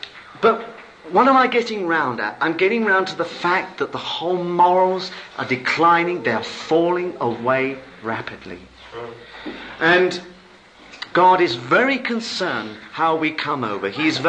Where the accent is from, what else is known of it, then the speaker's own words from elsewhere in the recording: England, United Kingdom; Well, we're English.